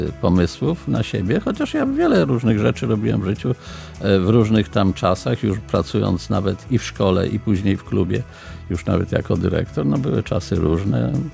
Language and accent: Polish; Sztum, Pomeranian Voivodeship, Poland; To jest moje rodzinne miasto Sztum. Mam tam swoją cichą przystań, mieszkanko, do której często wracam.